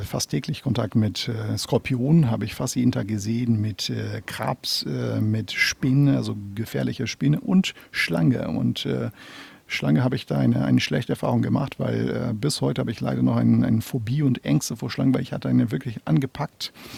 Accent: Brazil; Ich komme aus Brasilien

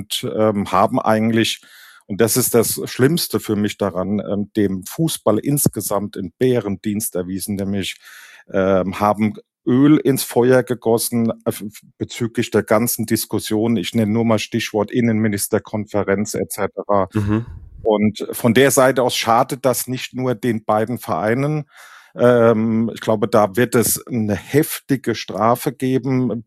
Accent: Kaiserslautern, Rhineland-Palatinate, Germany; now in Wiesbaden, Germany; Deswegen auch Wohnort in Wiesbaden, aber gebürtiger Pfälzer, in Kaiserslautern geboren und aufgewachsen und von daher sehr eng mit der Pfalz verbunden

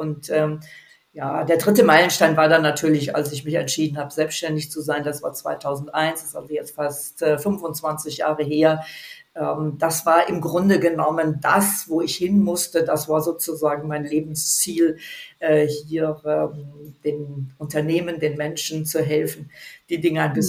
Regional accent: Mönchengladbach, North Rhine-Westphalia, Germany; Ich komme aus Mönchengladbach ursprünglich, das und am Stadtrand.

